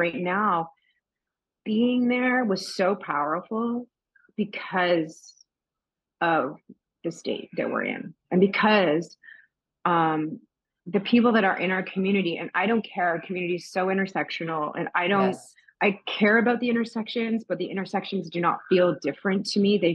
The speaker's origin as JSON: {"language": "English", "country": "Canada", "said": "you know, I'm Canadian"}